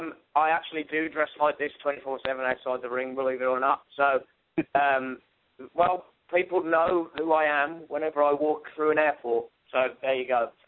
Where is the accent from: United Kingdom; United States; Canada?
United Kingdom; Birmingham, West Midlands; I honestly would love it to be back in Birmingham, in my hometown.